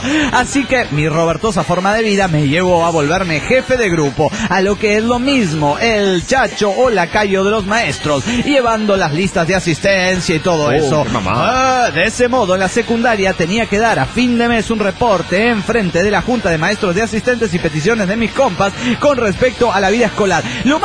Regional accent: Quito, Pichincha, Ecuador; Soy el perroso de Quito, Ecuador

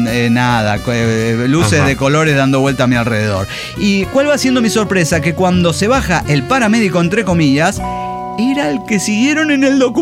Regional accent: Guadalajara, Jalisco, Mexico; ¡Que no soy chilango! ¡Soy tapatía!

